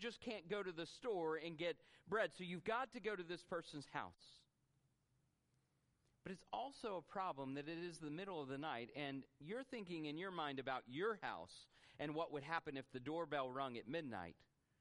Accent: the South, United States; we could watch college football because we are from the South

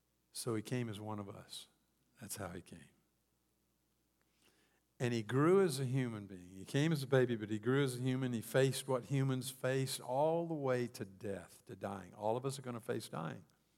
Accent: Mississippi, United States; I mean, I grew up in Mississippi in a little bitty podunk town.

